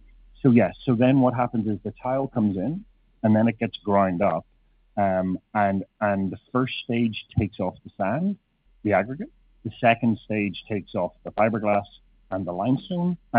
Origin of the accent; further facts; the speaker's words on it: Ireland; now in Canada; So as you may hear from my accent, I'm actually not from Canada, originally from Ireland